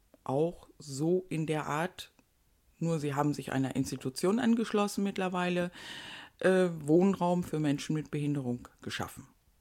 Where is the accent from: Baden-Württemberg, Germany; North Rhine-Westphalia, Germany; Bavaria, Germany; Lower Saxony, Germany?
North Rhine-Westphalia, Germany; Diese Idee ist entstanden aus einem Projekt aus meiner alten Heimat. Ich komme aus Nordrhein-Westfalen.